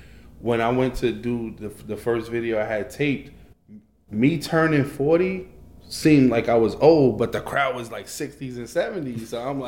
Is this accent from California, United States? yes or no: no; Bronx, New York, United States; growing up in the Bronx compared to here, we don't listen